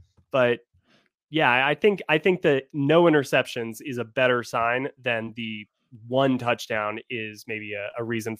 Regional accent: Atlanta, Georgia, United States; Atlanta. Yeah.

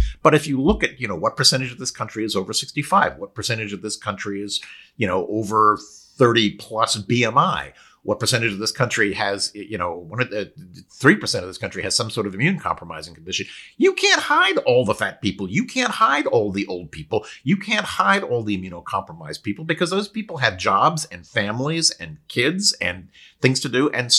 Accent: San Francisco, California, United States; if you read the histories of 1918 and the Anti-Mask League of San Francisco and stuff in my hometown

